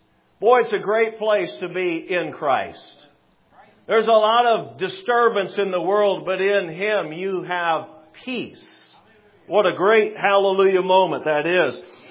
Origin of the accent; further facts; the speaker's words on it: South Dakota, United States; I'm from South Dakota, and that sounds Southern, but it's not.